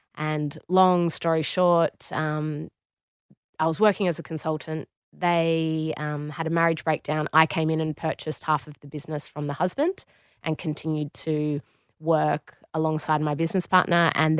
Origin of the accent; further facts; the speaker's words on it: Australia; now in United Kingdom; I walked in as an Australian, which in the UK they love.